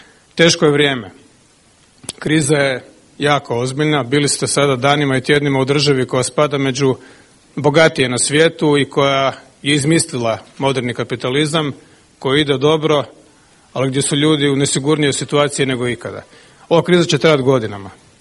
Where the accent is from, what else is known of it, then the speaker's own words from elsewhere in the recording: Croatia; Kao Hrvat se uvijek vani osjećam dobro, jer smatram da dolazim iz jedne dobre, male zemlje